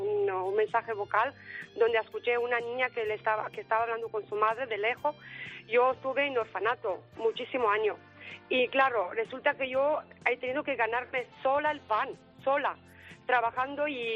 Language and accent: Spanish; Romania; Spanish is a second language; now in Spain; De Rumanía.